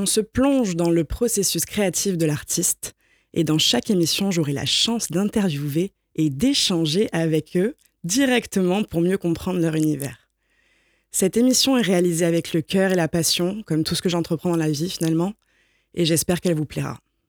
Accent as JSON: {"language": "French", "town": "Nîmes", "region": "Occitanie", "country": "France", "tie": "born or raised there", "said": "je suis originaire de Nîmes, je suis partie longtemps ailleurs, et me voilà de retour dans ma ville natale avec ses 42 degrés à l'ombre, ses arènes majestueuses, la Maison Carrée, la Feria, les Jardins de la Fontaine, mon ancien lycée Alphonse Daudet"}